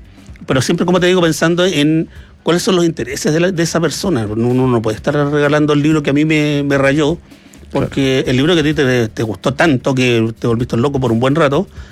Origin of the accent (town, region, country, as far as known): Chile